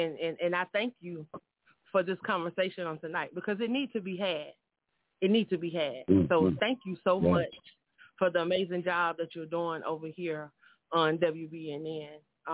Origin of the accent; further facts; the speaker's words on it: Myrtle Beach, South Carolina, United States; now in Union City, United States; I'm actually calling from Union City tonight by way of Myrtle Beach, South Carolina.